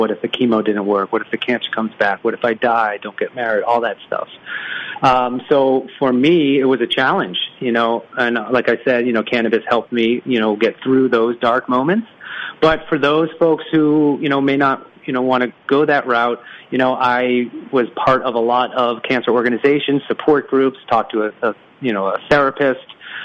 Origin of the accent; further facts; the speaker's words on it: Boston, Massachusetts, United States; Not only that, I was born and raised in Boston. My dad ran the Boston Marathon